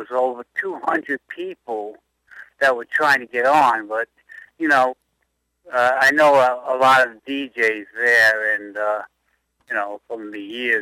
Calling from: Bayshore, New York, United States; from Bayshore.

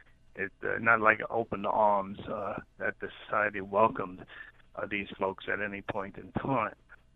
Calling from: New York, United States; I'm from Long Island. I've been active in the community for about 4 decades

